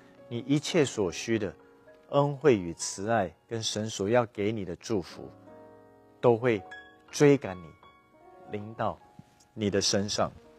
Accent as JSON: {"language": "Chinese", "country": "United States", "tie": "born or raised there", "lives_now": "Taiwan", "said": "我那时候是在美国长大的，无论是在美国，后来决定回来台湾。"}